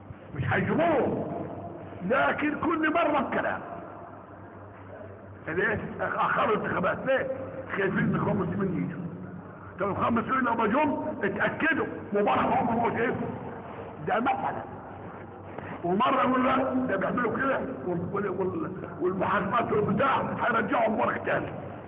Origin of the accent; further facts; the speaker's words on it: Egypt; بلدنا مصر، مصر العزيزة، مصر الغنية، مصر القوية على حافة الهلاك